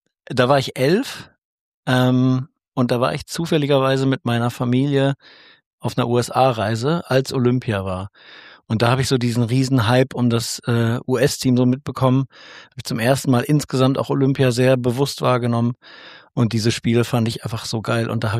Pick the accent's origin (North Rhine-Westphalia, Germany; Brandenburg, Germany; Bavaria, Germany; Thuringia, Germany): North Rhine-Westphalia, Germany; Nottuln; Nee, ich bin gebürtig aus Nottuln. Und dann habe ich in Nottuln angefangen, in der Garageneinfahrt Basketball zu spielen.